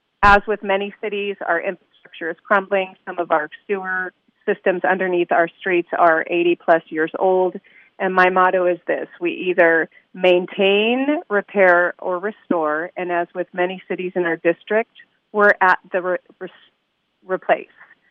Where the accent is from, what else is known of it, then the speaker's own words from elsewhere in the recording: Stacy, Minnesota, United States; also born or lived in Norway / Orange County, California; So I was raised between Stacy, Minnesota, living on Fawn Lake, and then Orange County, California, where my mom stayed after the divorce.